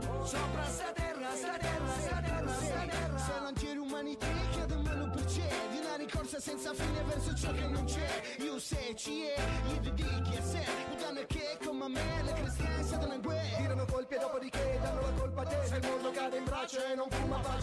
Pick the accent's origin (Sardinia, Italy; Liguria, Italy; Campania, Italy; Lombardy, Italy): Sardinia, Italy; Oltretutto veniamo da zone della Sardegna abbastanza diverse anche come tradizioni culinarie.